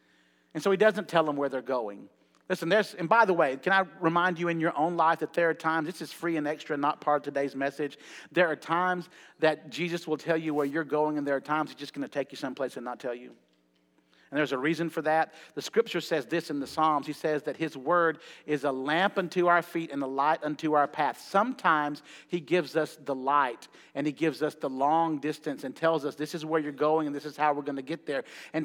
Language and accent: English; Huntsville, Alabama, United States; When I was growing up in Huntsville, going to school in Huntsville